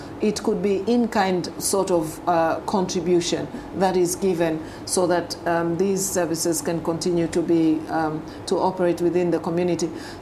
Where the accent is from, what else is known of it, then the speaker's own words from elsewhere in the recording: Dar es Salaam, Tanzania; also born or lived in Botswana; So I was born in Dar es Salaam, Tanzania. I grew up in Dar es Salaam, Tanzania. I went to school in Dar es Salaam up to a certain middle school where I lived in Botswana for a few years, about 5 years.